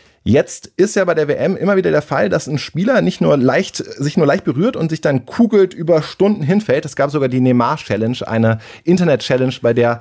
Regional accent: Cologne, North Rhine-Westphalia, Germany; Ich komme ja aus Köln

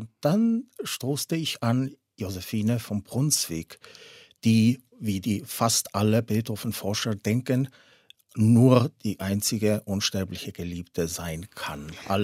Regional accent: Tallinn, Harju County, Estonia; born there; German is a second language; Minona ist ja aufgewachsen in Tallinn, in derselben Stadt, wo ich geboren worden war.

